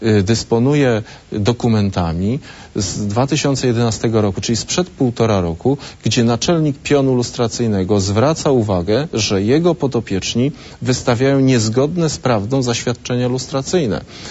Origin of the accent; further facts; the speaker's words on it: Lublin, Lublin Voivodeship, Poland; Na przykład w Lublinie, gdzie mieszkam, skąd pochodzę i pracuję